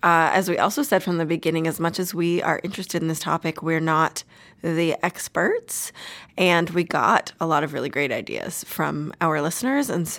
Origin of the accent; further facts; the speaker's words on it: Winnipeg, Manitoba, Canada; We're a couple from Winnipeg, Manitoba.